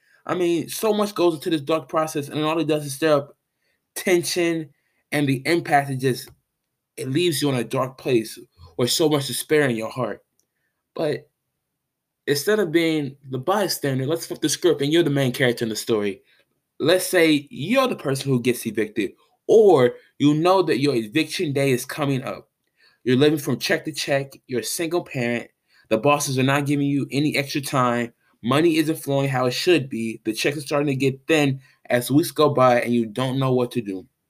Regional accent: East St. Louis, Illinois, United States; I'm from East St. Louis, Illinois. I'm currently 19 years old and I attend the illustrious Hampton University.

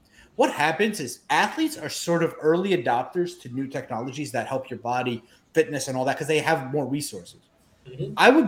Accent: Ukraine; We're from the Ukraine, so we were.

